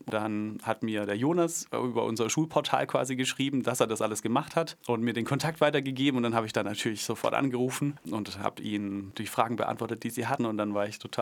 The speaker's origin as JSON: {"language": "German", "town": "Schwäbisch Hall", "region": "Baden-Württemberg", "country": "Germany", "tie": "born or raised there", "said": "Also ich bin in Schwäbisch Hall geboren, ich bin in Steinbach aufgewachsen. Genau, habe deshalb eine lange Schwäbisch Haller Geschichte."}